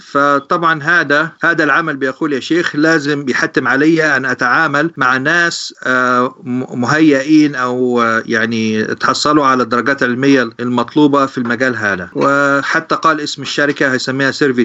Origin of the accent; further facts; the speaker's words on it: Egypt; مش عارف صراحة عندنا في مصر يسموها إيه الحاجات دي